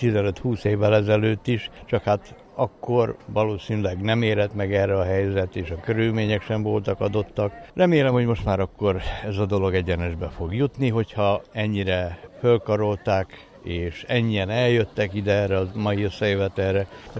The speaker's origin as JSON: {"language": "Hungarian", "town": "Pecica", "region": "Arad County", "country": "Romania", "said": "olyan pécskai magyarként, akit érdekelnek a közösség dolgai"}